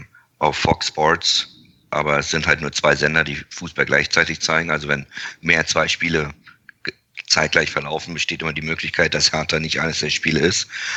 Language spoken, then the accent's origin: German; Berlin, Germany; ich komme aus Berlin-Kladow, bin da mit meinen zwei Brüdern aufgewachsen